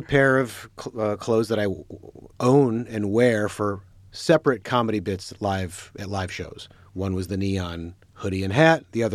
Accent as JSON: {"language": "English", "town": "Detroit", "region": "Michigan", "country": "United States", "said": "I'm from Detroit. I take that personally."}